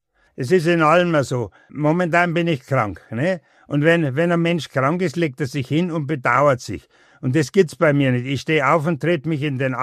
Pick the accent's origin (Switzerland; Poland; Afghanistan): Poland; Wrocław, Lower Silesian Voivodeship; moved away; Ich bin aus Breslau geflohen